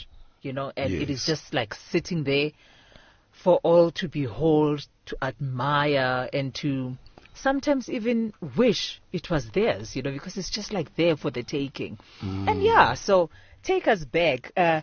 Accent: Seshego, Limpopo, South Africa; I grew up in Seshego.

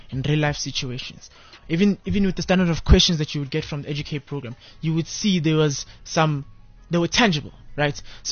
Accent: Kempton Park, Gauteng, South Africa; I'm from Norcombe Park, right? In the Kempton Park, yeah. I'm 21 years of age.

